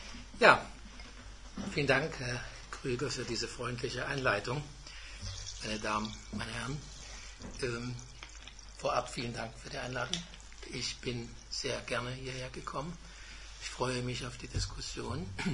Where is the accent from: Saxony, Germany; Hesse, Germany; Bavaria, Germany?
Saxony, Germany; Bärwalde; Ich bin Jahrgang 1937, bin geboren in Bärwalde. Das ist ein kleiner Ort mit heute vielleicht 200 Einwohnern in Sachsen, wie Sie vielleicht unschwer hören können. Bin dort 1943 zur Schule gekommen